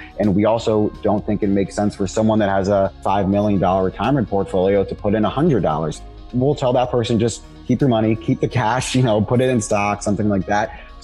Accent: Washington, District of Columbia, United States; So I grew up in DC, then went to college in Miami

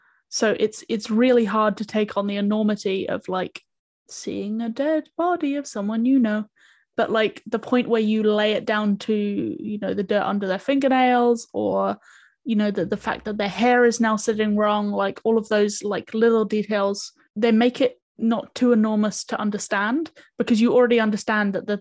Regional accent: New Zealand; because I come from New Zealand

